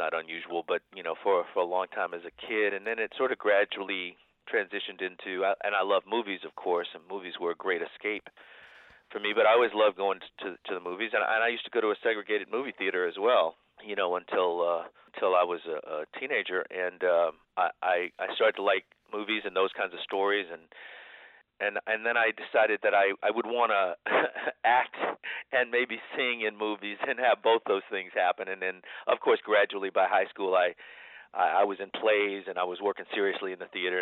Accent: Smithville, Texas, United States; also born or lived in Austin, Texas; Well, I was born in Austin, Texas, and I grew up near there in a town called Smithville, Texas, and grew up my whole life there in Central Texas, went to Texas State University before I came out to California.

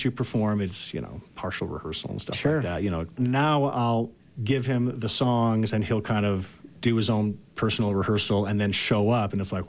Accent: Detroit, Michigan, United States; Detroit, Michigan.

